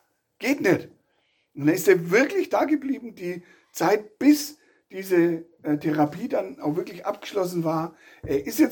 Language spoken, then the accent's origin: German; Rothenburg, Germany; also ich komme ja aus Rothenburg